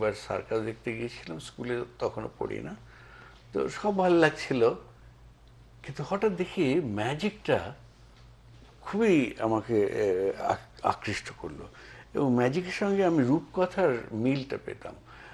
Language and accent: Bangla; Pirojpur, Barisal Division, Bangladesh; আমি তো বাংলাদেশের পিরোজপুর, বরিশাল ছিল তখন, এখন পিরোজপুর জেলার সমুদ্রঘাটি গ্রামে আমার জন্ম হয়েছিল। তারপরে ওখান থেকে পিরোজপুর শহরে গভর্নমেন্ট স্কুলে পড়াশোনা করেছি, কলেজেও ওখানে পড়েছি, তারপরে আবার ইউনিভার্সিটি ঢাকাতে।